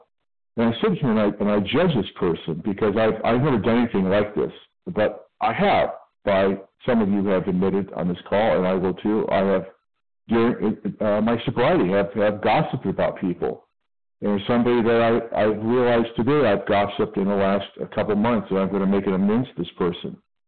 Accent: California, United States; I'm from California.

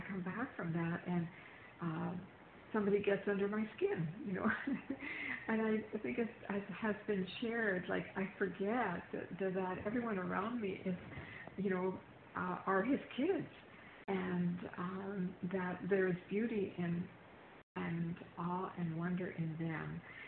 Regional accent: Manitoba, Canada; I am from Manitoba, Canada

